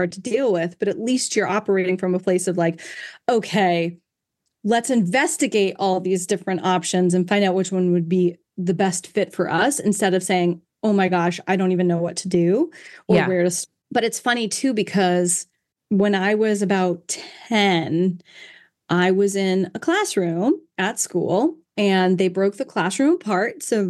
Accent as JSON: {"language": "English", "town": "Norfolk", "region": "Virginia", "country": "United States", "tie": "born there", "said": "I was born in Norfolk, Virginia."}